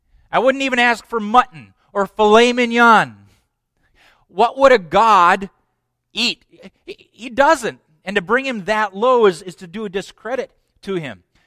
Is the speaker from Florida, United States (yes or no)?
no; Owatonna, Minnesota, United States; I grew up in Owatonna, where Pillsbury Baptist Bible College was located